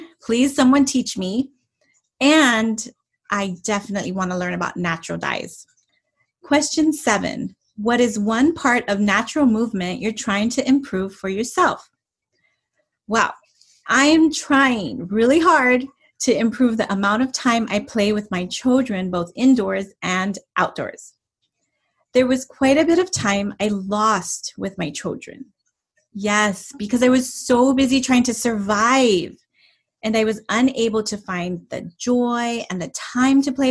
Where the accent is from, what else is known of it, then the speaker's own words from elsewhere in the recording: Hawaii, United States; now in Western Pennsylvania, United States; I live in Western Pennsylvania in the United States of America. My hometown is in Hawaii, where I was born and raised.